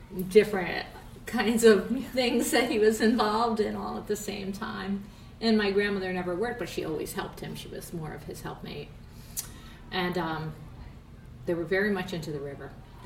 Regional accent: Hudson, United States; That's one thing I can remember about growing up in Hudson, tripping up on the sidewalks.

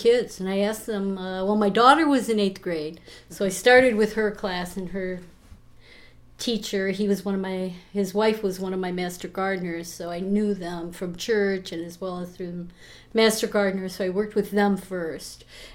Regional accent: Grand Rapids, Michigan, United States; also born or lived in Lansing / Marshall; Well, I was born in Lansing, Michigan, and my family moved to Grand Rapids when I was very young, and that's a suburb in Michigan. It's a suburb city. And I lived there until high school, and then my family moved again to a small town in Michigan called Marshall.

